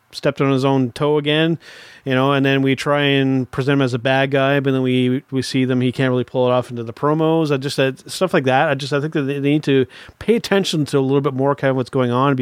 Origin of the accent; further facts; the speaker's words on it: Canada; a little strange being a Canadian and seeing that that's being the focus on the news.